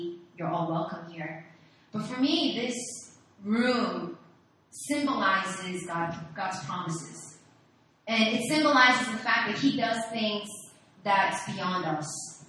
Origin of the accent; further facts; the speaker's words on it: New York, United States; moved away as an adult; now in Korea; I graduated college in New York. I'm from New York. And right after graduating college, I came to Korea